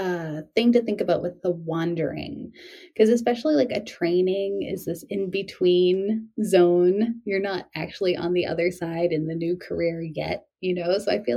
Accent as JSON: {"language": "English", "region": "New England", "country": "United States", "tie": "born or raised there", "said": "Like I grew up in New England. I love New England."}